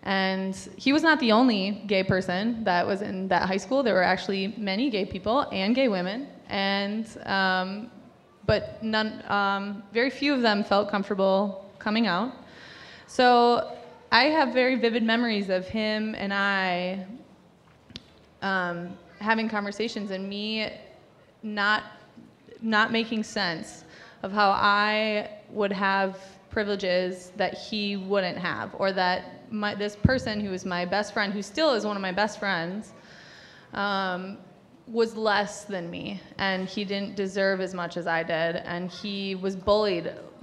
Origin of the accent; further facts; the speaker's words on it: Green Bay, Wisconsin, United States; I grew up in Green Bay, Wisconsin. I grew up in a very privileged life.